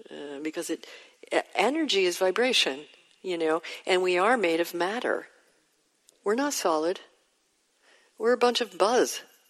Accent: New York, United States; I still have a little edge, you know, but I come from New York.

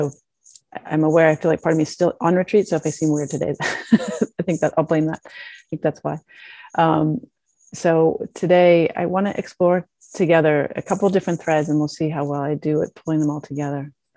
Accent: Pittsburgh, Pennsylvania, United States; the shootings at the synagogue in Pittsburgh, which is where I grew up. And I grew up in Squirrel Hill

